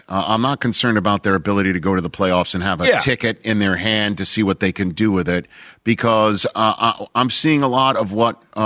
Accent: New York City, New York, United States; Here in New York City, my hometown.

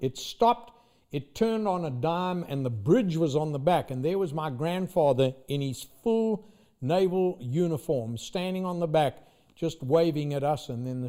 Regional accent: KwaZulu-Natal, South Africa; And this is on the southern tip of Africa, where I grew up on Upper East Coast in Zululand.

